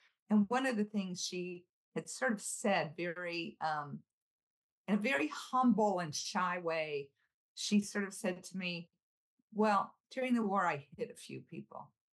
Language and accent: English; Buffalo, New York, United States; I grew up in Buffalo, New York. My parents were, I thought, Hungarian Catholics who had escaped World War II.